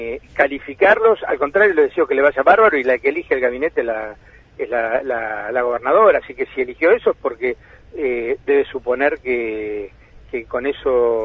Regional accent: Pilar, Buenos Aires Province, Argentina; also born or lived in San Isidro; No, yo vengo de Pilar, nací en San Isidro.

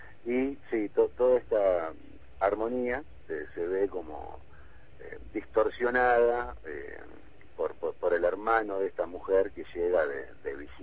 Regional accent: La Plata, Buenos Aires Province, Argentina; yo soy de La Plata

